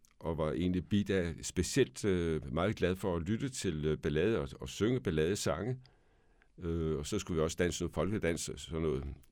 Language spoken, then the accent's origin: Danish; Region of Southern Denmark, Denmark; mine forældre, de var egentlig friskole derovre på Hinson, oppe nord for Kerteminde. Og jeg stammer derovre fra Fyn.